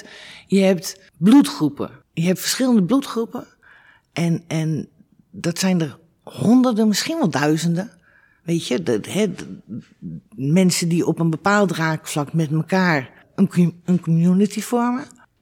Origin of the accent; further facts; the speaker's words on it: Amsterdam, North Holland, Netherlands; Amsterdam.